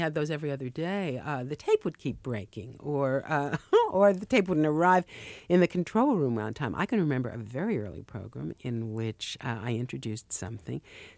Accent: New York City, New York, United States; I have a distinctive sound. And it is, you're right, I'm a New Yorker and I'm Jewish.

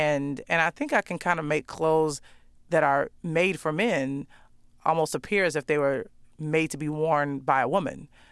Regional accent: Chicago, Illinois, United States; That's, I mean, an addiction that I have because I'm just from Chicago and it's sort of ingrained into me.

